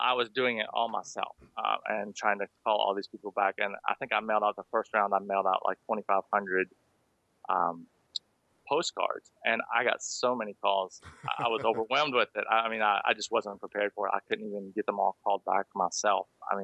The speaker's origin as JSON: {"language": "English", "region": "West Virginia", "country": "United States", "tie": "born or raised there", "said": "I grew up in West Virginia, and in the summers I would work putting up hay."}